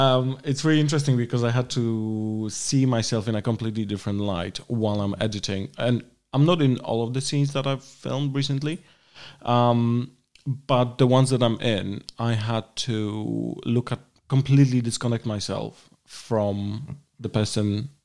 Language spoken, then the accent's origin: English; Poland; English is a second language; So I'm originally from Poland, Porcupine Land